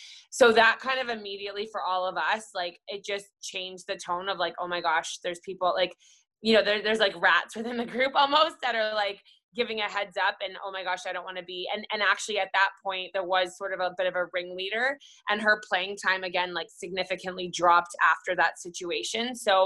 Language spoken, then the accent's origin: English; Vancouver, British Columbia, Canada; I was from Vancouver, so it was like, you know, nice to be able to be in my hometown.